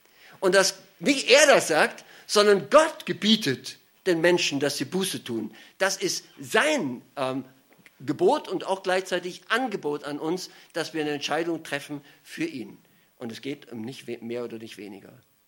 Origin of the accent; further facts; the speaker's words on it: Austria; Ich bin in Österreich aufgewachsen, da sind die Leute freundlich